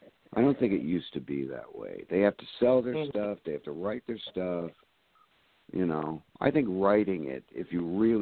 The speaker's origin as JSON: {"language": "English", "town": "Boston", "region": "Massachusetts", "country": "United States", "tie": "born there", "also_born_or_lived": "Phoenix", "said": "Prior to that, I was born in the Boston area."}